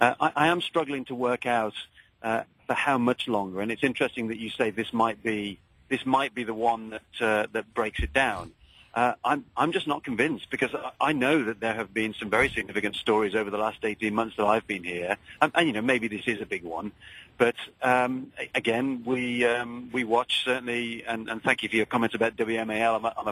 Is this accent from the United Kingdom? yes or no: yes; United Kingdom; now in United States; I'm a British military officer who's been working over here for the last 18 months in the Pentagon.